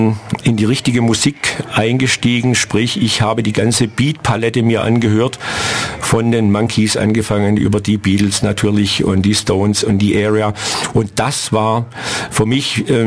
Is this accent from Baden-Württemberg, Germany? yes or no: yes; Stuttgart, Baden-Württemberg, Germany; born there; now in Ulm, Germany; Ich bin 58 Jahre alt, bin gebürtiger Stuttgarter, wohne jetzt seit gerade 15 Jahren schon in Ulm, fühle mich hier sauwohl